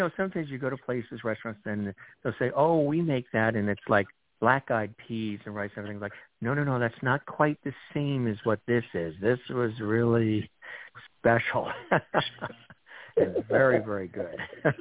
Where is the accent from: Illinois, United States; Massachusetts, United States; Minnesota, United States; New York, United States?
New York, United States; I grew up out east on Long Island in New York